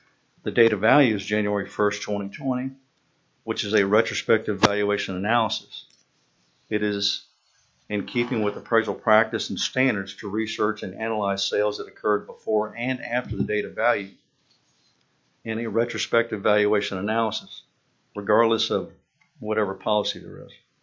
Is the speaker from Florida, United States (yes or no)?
yes; Brooksville, Florida, United States; also born or lived in Tampa; I grew up in Brooksville during the 1960s and 70s. Moved to Tampa in 1977.